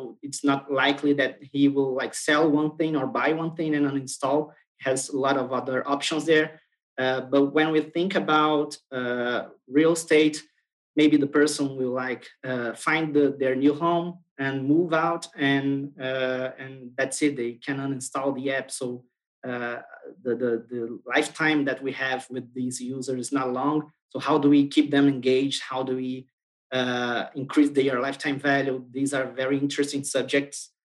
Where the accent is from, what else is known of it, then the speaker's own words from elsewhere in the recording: Brazil; I'm from Brazil.